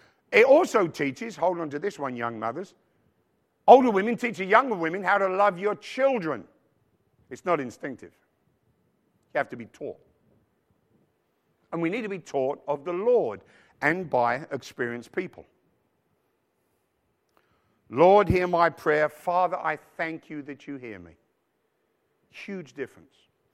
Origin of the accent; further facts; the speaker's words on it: London, United Kingdom; now in United States; Where are you from, Australia or New Zealand? I said, London.